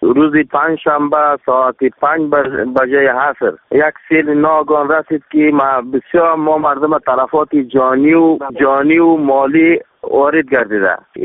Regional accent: Baghlan, Afghanistan; و از ولایت بغلان و لسولی جرگه قریه یرم.

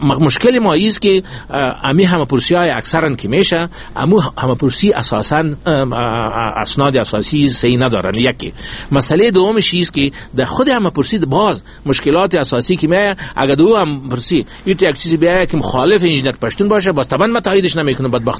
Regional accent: Afghanistan; کلی ما میگه افغان هستیم

